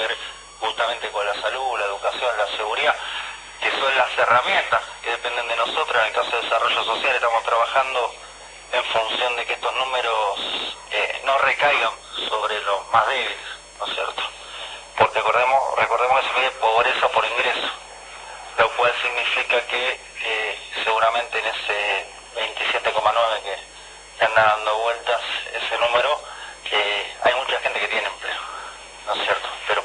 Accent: Argentina

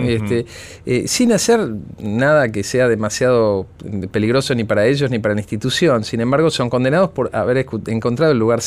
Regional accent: Buenos Aires, Argentina; Pero Villa del Parque es mi barrio de origen, yo soy de Villa del Parque.

